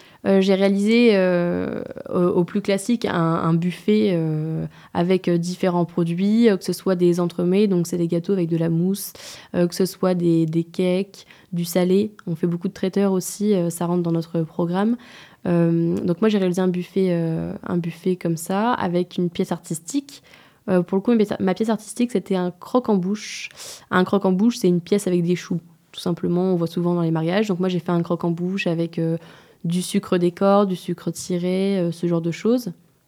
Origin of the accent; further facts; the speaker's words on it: Lyon, Auvergne-Rhône-Alpes, France; Moi, je suis lyonnaise. Je viens de Lyon.